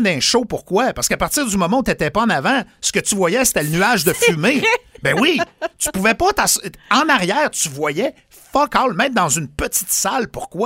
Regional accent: Quebec, Canada; accent: Saguenay; J'ai repris mon accent du Saguenay.

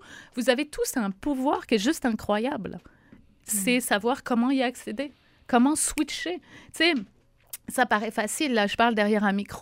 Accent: France; je suis française d'origine

